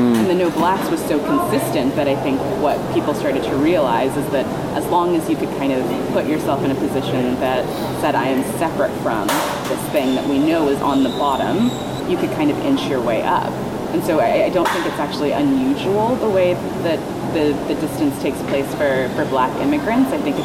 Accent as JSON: {"language": "English", "country": "Ghana", "lives_now": "United States", "said": "you know, I'm Ghanaian, so don't treat me the way you treat black people."}